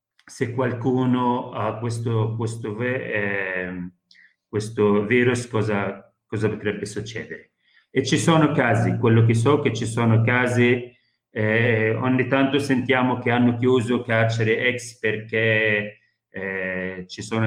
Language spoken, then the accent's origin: Italian; Northern District, Israel; visto che io abito dentro i confini dello Stato di Israele, sono della Galilea, dei palestinesi del 48